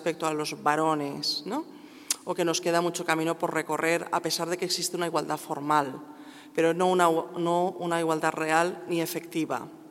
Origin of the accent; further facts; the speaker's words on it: Valencian Community, Spain; first language Valencian; Spanish is a second language; now in Madrid, Spain; Bueno, yo soy valenciana, pero afincada en Madrid. Y desde hace ya muchos años. Soy valenciano parlante, pero al final siempre hablo en castellano.